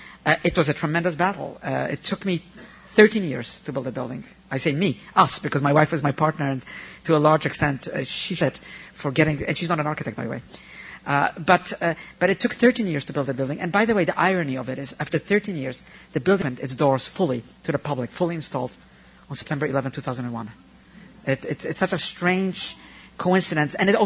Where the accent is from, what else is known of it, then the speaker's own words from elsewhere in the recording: Bronx, New York, United States; I grew up in the Bronx. And, when you grow up in the Bronx and you're not wealthy and you live in the neighborhoods, you get to appreciate New York.